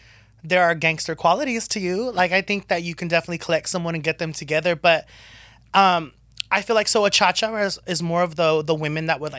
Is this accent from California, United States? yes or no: yes; California, United States; And those are women that we know growing up in SoCal.